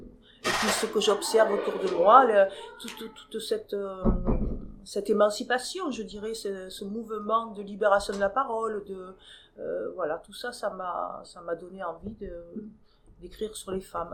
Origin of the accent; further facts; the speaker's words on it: South-West France, France; Je suis originaire du Sud-Ouest, peut-être que vous l'avez entendu en mon accent.